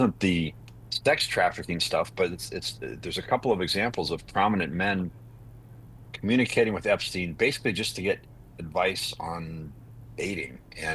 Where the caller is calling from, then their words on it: New York, United States; He's got ranches, of course, in my state here of New Mexico. Actually, I'm calling you from New York tonight